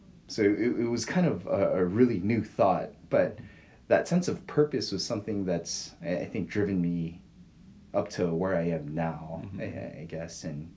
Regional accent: Toronto, Ontario, Canada; born there; moved away; also born or lived in Korea / United States; I've lived in Canada, Korea, and different parts of the United States.

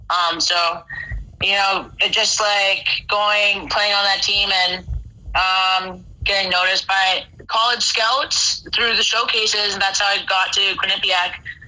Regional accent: Canada; Yeah, growing up in Canada

